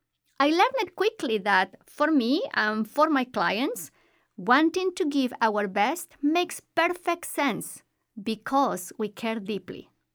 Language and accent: English; Bolivia; moved away as an adult; now in United States; After living almost all my life in Bolivia, in 2001, I moved to the States and completed a doctoral degree in clinical psychology.